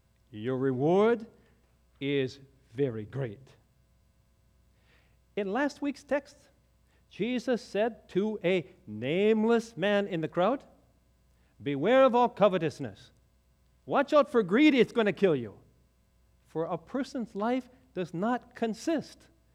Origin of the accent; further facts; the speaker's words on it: Missouri, United States; I'm from Missouri, the show me state, huh?